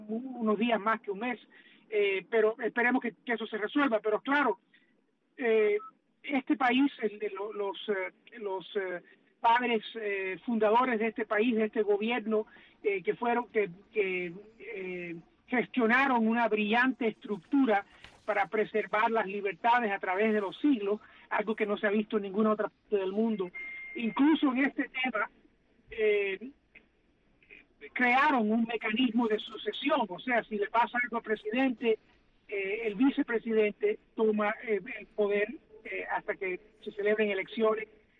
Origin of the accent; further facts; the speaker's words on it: Cuba; now in United States; Nosotros como cubanos, que lamentablemente hemos sufrido la pérdida de la libertad en nuestra propia patria